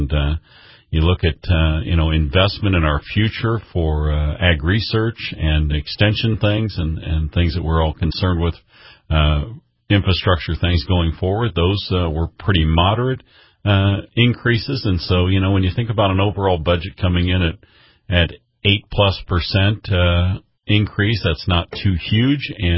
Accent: Indiana, United States; They're made in Mooresville, Indiana, and that was 20 miles south of where I grew up, and they were big rivals in our sports life back in Indiana.

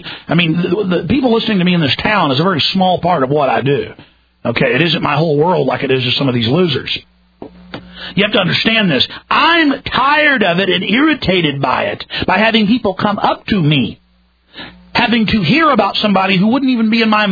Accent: Rockwall, Texas, United States; now in Austin, United States; I'm a guy from Rockwall, Texas, who's lived in Austin half his life

